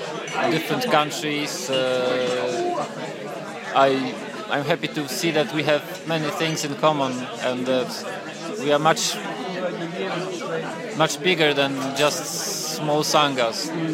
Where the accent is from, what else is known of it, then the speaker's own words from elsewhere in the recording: Warsaw, Masovian Voivodeship, Poland; from Warsaw, Poland. And I'm happy to be here. This is my first international retreat. I've been on many retreats in Poland